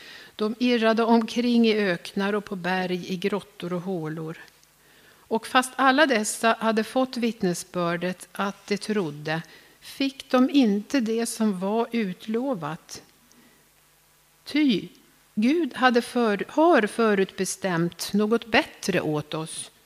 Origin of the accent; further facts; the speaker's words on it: Huddinge, Stockholm County, Sweden; Jag kom från Huddinge och där hade vi en stor ungdomskara, en stor ungdomskör.